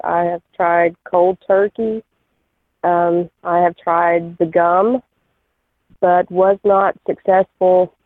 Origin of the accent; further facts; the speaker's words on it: Philadelphia, Tennessee, United States; I'm from Philadelphia, Tennessee, and I am a 47-year-old female.